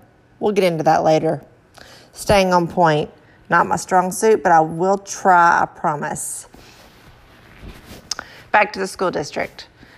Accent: the South, United States; accent: southern; Bear with my southern accent.

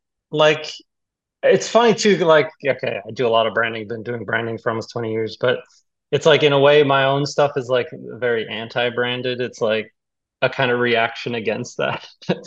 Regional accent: Colorado, United States; I'm not from LA. I'm actually originally from Colorado, but family has kind of migrated out there

